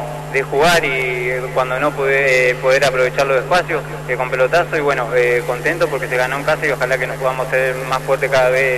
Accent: Argentina; somos argentinos los dos

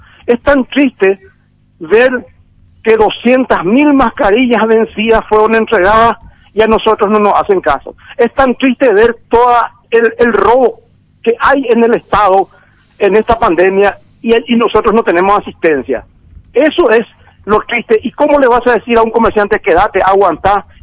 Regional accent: Paraguay; nosotros que somos tan paraguayos como ustedes

